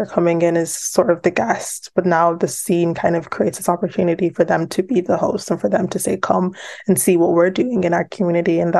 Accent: United Kingdom; it's so interesting the way that, being British, people can claim stake to that curry.

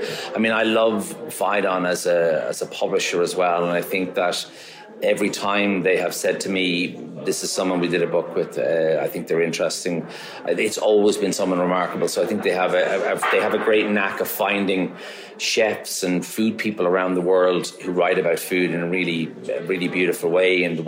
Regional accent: Maynooth, Leinster, Ireland; also born or lived in Dublin; now in Galway, Ireland; Yeah, I mean, I'm originally from Dublin. I grew up just outside at a place called Maynooth, and I traveled to Galway in 1999 for the summer.

